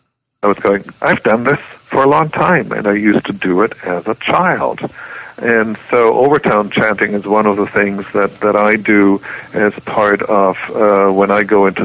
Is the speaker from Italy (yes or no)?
no; Germany; I grew up in Germany, yes.